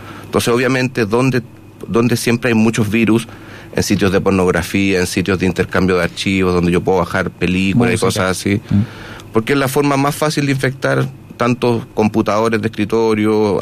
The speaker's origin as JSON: {"language": "Spanish", "country": "Chile", "said": "Los chilenos ocupamos mucho redes sociales."}